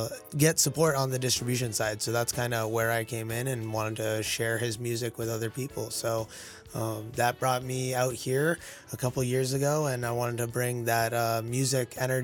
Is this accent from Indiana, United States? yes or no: no; Foxborough, Massachusetts, United States; moved away as an adult; So I grew up in Boston, Massachusetts, the suburbs, just around Foxborough, and had an awesome 18 years there before I went out to college in Rochester.